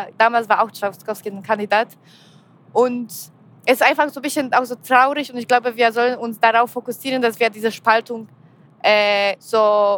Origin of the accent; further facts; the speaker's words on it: Gdańsk, Pomeranian Voivodeship, Poland; ich komme aus Danzig. Und Danzig ist auch, glaube ich, so ein bisschen anders als andere Städte.